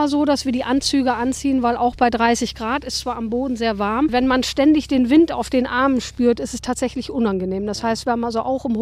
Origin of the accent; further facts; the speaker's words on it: Lower Saxony, Germany; now in Hanover, Germany; Ich komme eigentlich aus dem Ammerland und bin hier vor vielen Jahren hergezogen nach Hannover.